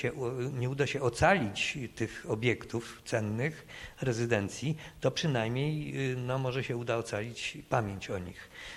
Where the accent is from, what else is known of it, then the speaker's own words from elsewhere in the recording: Masovian Voivodeship, Poland; się wychowałem na Mazowszu, które jest jednonarodowe, jednoreligijne i takie, no, powiedziałbym, niezbyt ciekawe, niezbyt zróżnicowane kulturowo.